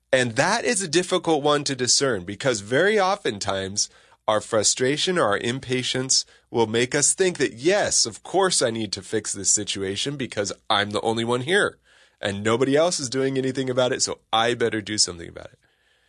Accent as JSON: {"language": "English", "region": "California", "country": "United States", "said": "I have to tell you, I'm from California, right?"}